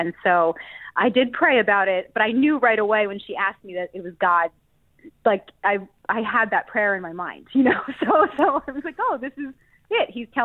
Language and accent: English; Middletown, New York, United States; born there; Yes, yeah. So I was born in Middletown.